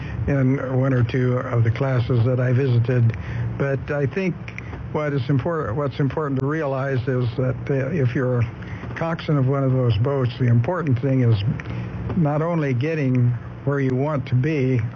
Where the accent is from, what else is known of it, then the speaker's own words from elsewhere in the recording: Florida, United States; I grew up in Florida, and I had knowledge of the Coast Guard and what the Coast Guard did